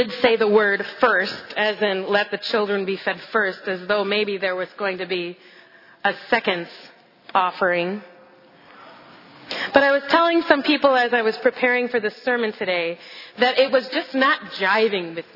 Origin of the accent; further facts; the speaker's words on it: Wisconsin, United States; I'm so not a football fan, but I grew up in Wisconsin, don't worry.